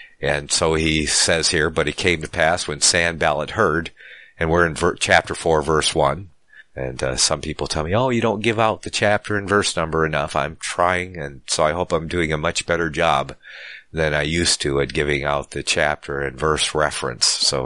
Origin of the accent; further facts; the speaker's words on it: Michigan, United States; born there; Yes, I was born on the land called Michigan